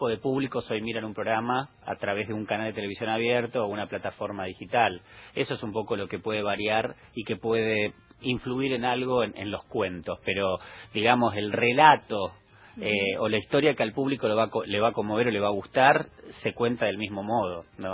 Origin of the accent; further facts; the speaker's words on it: Pergamino, Buenos Aires Province, Argentina; now in Buenos Aires, Argentina; Yo nací en Pergamino, soy de allá.